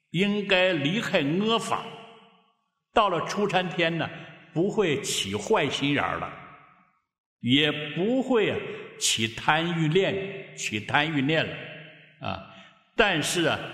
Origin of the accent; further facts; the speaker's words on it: Taiwan; now in United States; 我们从台湾来啊，到了美国啊